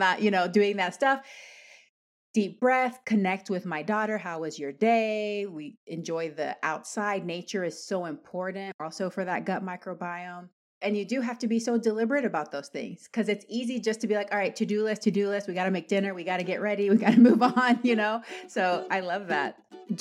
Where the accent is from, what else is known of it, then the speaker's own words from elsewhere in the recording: Panama; I'm Latin American. I'm Panamanian